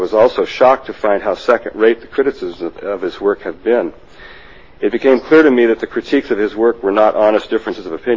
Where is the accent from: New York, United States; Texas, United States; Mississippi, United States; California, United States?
California, United States; Atascadero; I'm from Atascadero